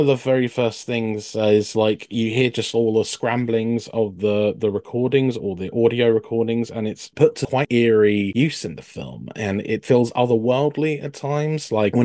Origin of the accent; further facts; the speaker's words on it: United Kingdom; or even in my case as a Brit, all the TARDIS sounds on Doctor Who.